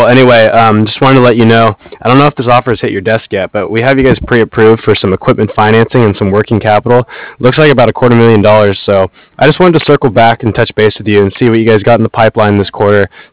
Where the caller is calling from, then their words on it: San Diego, California, United States; We're from San Diego, so we're all the way on the other side.